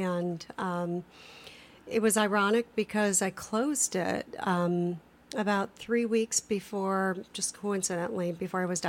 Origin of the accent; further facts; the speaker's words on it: Grosse Pointe Shores, Michigan, United States; I'm originally from Grosse Pointe Shores, Michigan.